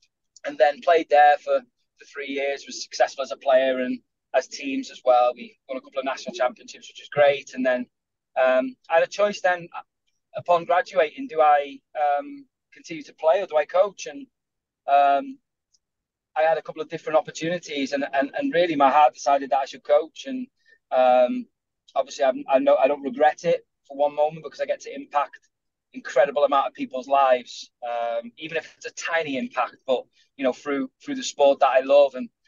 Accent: Flint, Wales, United Kingdom; then I signed a club, my hometown club at Flint, when I was 16, playing men's soccer, which was in the second tier of the Welsh League

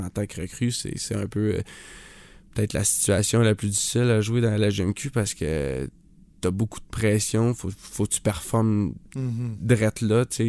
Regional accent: Blainville, Quebec, Canada; Donc moi, je viens de Blainville

